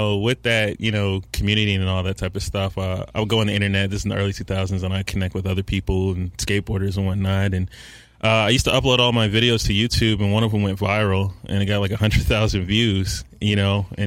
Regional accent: Charlotte, North Carolina, United States; Yeah, so I'm 29. I'm pretty much from Charlotte. I've been here since 93.

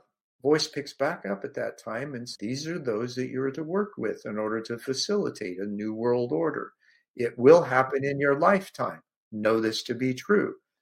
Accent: Alexandria, Indiana, United States; Alexandria, Indiana, originally. I was born in Indianapolis at birth, adopted at 6 weeks.

